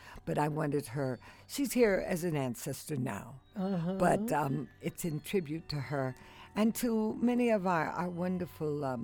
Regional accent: Denver, Colorado, United States; born there; I was born in Denver, in the mountains, all of this mountain area around us. You know, I was born in Five Points.

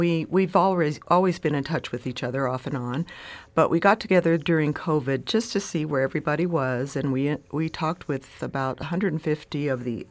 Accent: Denver, Colorado, United States; my most memorable performance was coming here and dancing in Denver, my hometown.

